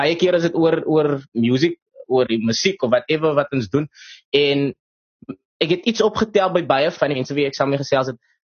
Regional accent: Port Elizabeth, Eastern Cape, South Africa; ons is van PE

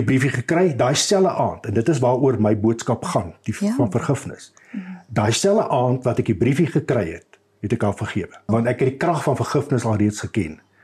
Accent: Namibia; also born or lived in South Africa; Ek het groot geword in Namibië. So ek het daar skool gegaan, groot geword. My familie was almal daar. En toe na my weermag is ek toe Suid-Afrika toe.

